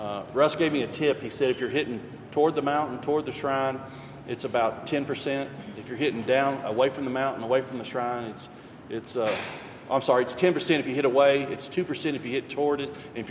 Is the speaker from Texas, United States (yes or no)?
no; Kentucky, United States; Well, growing up in Kentucky, you know, we don't really have NFL.